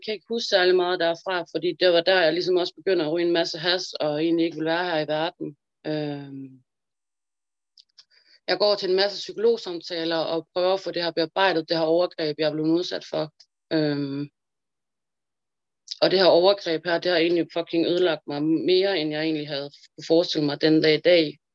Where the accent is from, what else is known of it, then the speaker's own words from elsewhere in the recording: Engelsvang, Central Denmark Region, Denmark; fordi det har været rigtig meget hjemme i mit barndomshjem, da vi boede i Engelsvang.